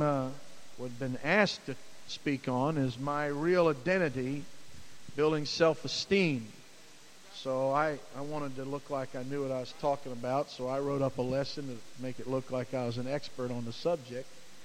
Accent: East Coast, United States; but I'm from the East Coast, and the West Coast is not the only place where weirdos are.

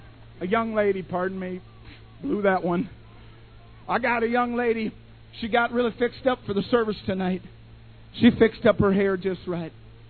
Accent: Canada; I am a Canadian, a foreigner, stranger, and a pilgrim, and you took me in.

